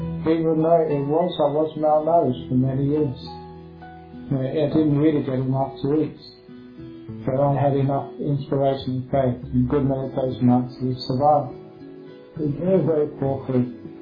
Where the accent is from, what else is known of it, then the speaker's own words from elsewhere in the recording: England, United Kingdom; So I was just very fussy when I was growing up in England.